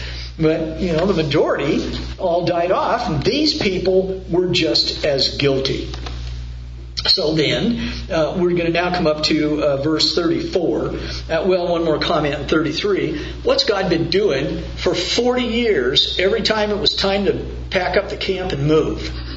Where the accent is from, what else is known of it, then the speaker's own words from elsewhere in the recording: United States; We've lived all of our lives in the United States of America.